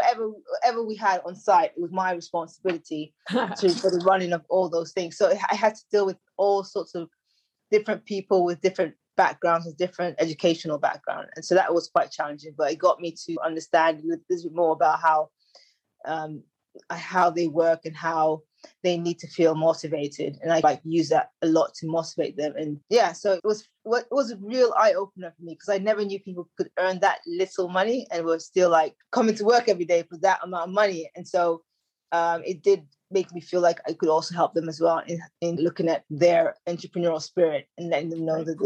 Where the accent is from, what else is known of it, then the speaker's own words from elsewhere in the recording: London, United Kingdom; born there; also born or lived in Nigeria / Australia / United States / Scotland; that's a Nigerian surname. I was born in London, but I've actually lived in the UK. I've lived in Nigeria. I've lived in Australia. I've lived in America, Scotland, Wales.